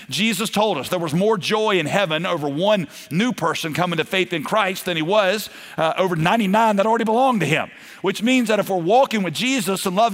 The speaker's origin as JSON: {"language": "English", "town": "Garner", "region": "North Carolina", "country": "United States", "tie": "born or raised there", "said": "I was born and raised in Garner and so excited about this"}